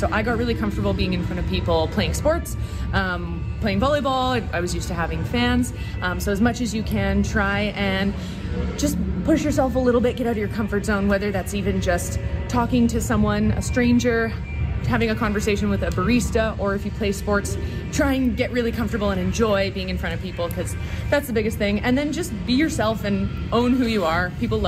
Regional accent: Calgary, Alberta, Canada; I'm from Calgary, Alberta

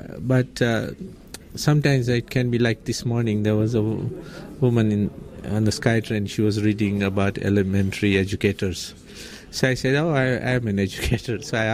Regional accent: Tanzania; when I grew up in Tanzania, I was born in 1948, so I started schooling in 1954.

